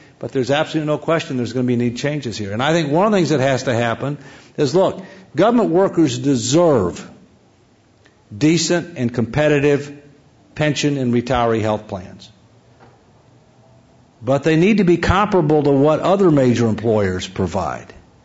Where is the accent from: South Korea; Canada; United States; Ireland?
United States; Jefferson County, Alabama; born there; Jefferson County, which is in Alabama, and I was born in Jefferson County, Alabama